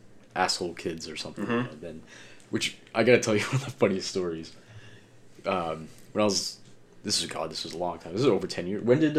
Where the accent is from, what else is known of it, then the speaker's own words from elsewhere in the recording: Fort Kent, Maine, United States; Like, growing up in Fort Kent, we had that little theater.